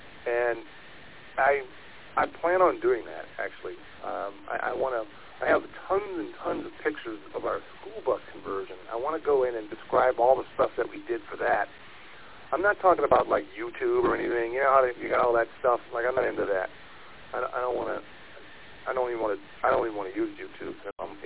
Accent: Louisiana, United States; She is from Minnesota. I'm from Louisiana.

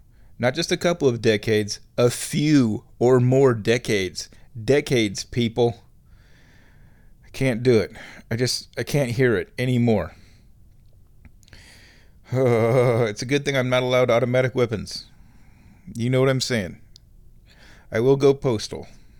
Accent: Omaha, Nebraska, United States; I'm from Omaha, the same town that spawned the evil that is

